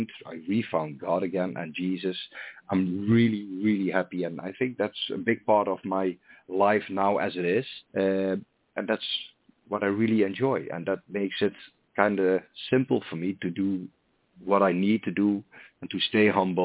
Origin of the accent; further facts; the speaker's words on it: Netherlands; English is a second language; I'm from the Netherlands. I'm 44 years old.